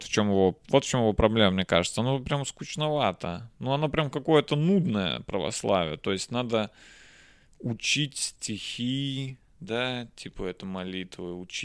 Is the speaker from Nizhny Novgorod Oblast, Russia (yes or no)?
yes; Nizhny Novgorod, Nizhny Novgorod Oblast, Russia; я, как коренной житель, как уроженец Нижнего Новгорода, я в шоке.